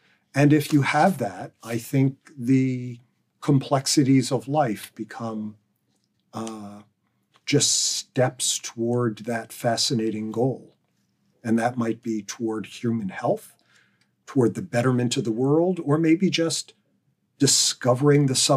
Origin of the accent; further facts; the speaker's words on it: Pennsylvania, United States; I've played multiple sports, even growing up in Pennsylvania. The quintessential Pennsylvania sports of football and wrestling.